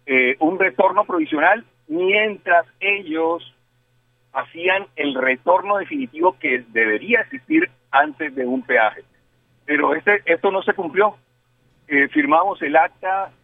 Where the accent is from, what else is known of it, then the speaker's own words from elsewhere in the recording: Colombia; estamos preparando una manifestación en el derecho que nos asiste como ciudadanos colombianos.